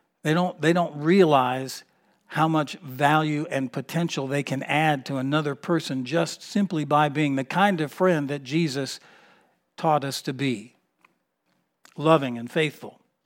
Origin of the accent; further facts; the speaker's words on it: Miami, Florida, United States; I talked about, you know, growing up in Miami. When I was a young boy, my family moved around so much, I never was ever able to really ever develop friends, close friends.